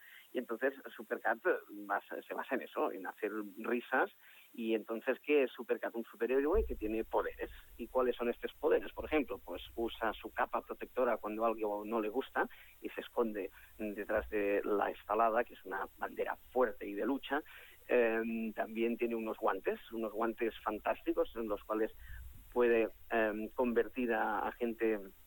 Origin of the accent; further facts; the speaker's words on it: Catalonia, Spain; como todo catalán, siempre aquí en Cataluña todos hemos tenido un novio o una novia vasca